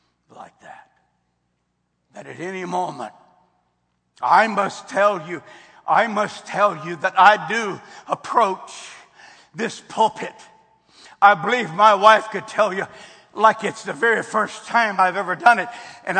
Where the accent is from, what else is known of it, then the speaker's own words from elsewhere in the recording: Texas, United States; Well, I'm from Texas, and I wear boots.